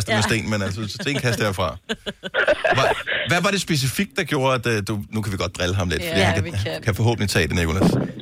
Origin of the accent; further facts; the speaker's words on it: Esbjerg, Region of Southern Denmark, Denmark; born there; min fødeby, Esbjerg.